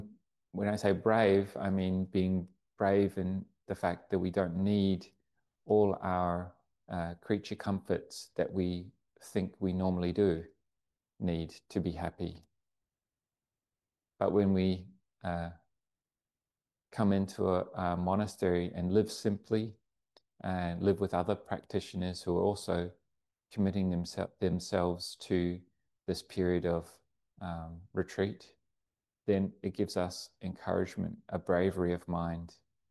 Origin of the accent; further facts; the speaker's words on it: Wellington, New Zealand; born there; to travel back to my hometown in New Zealand. I was born in Wellington, New Zealand.